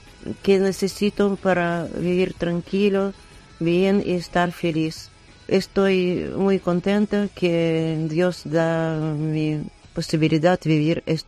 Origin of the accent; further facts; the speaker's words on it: Ukraine; Spanish is a second language; now in Spain; ucraniana. Estoy Pozo Dulce.